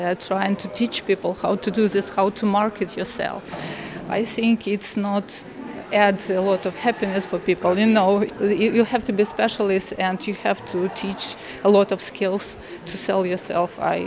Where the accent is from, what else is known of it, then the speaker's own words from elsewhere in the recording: Ukraine; English is a second language; I'm from Ukraine. I had my law business. I'm a lawyer.